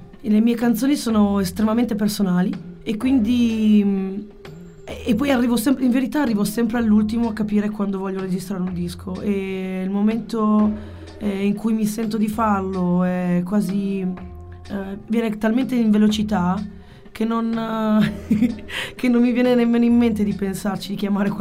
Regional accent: Montagnana, Veneto, Italy; born there; now in Ravenna, Italy; Io sono nata a Montagnano, che è in provincia di Padova, e sì, attualmente abito a Ravenna.

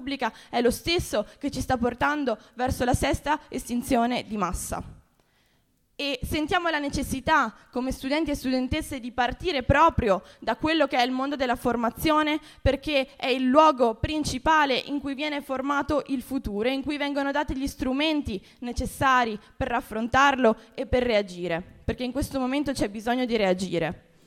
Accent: Venice, Veneto, Italy; Io vengo da Venezia

